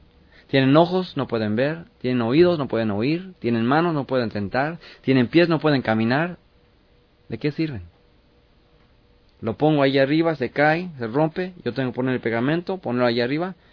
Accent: Mexico; born there; Yo fui católico, nací en México, toda mi familia católica

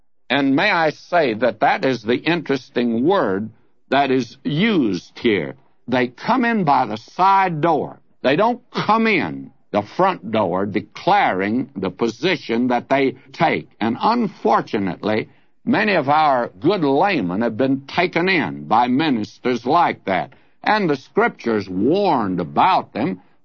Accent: the South, United States; the church that I was raised in the South, was a church that was, by and large, sound in the faith.

